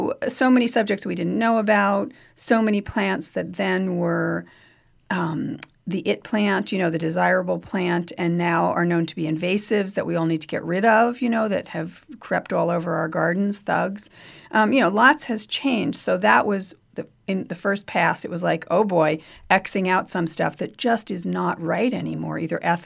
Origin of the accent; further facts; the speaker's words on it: Queens, New York, United States; I'd gone to college in New York City. I grew up in Queens.